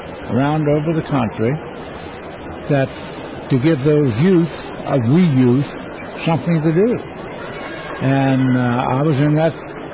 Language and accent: English; West Virginia, United States; I was born and raised in West Virginia.